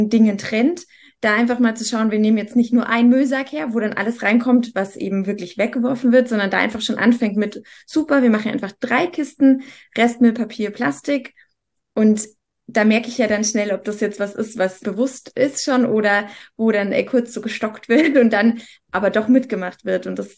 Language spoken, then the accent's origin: German; Munich, Bavaria, Germany; also ich komme ja aus München, hier gibt es keinen gelben Sack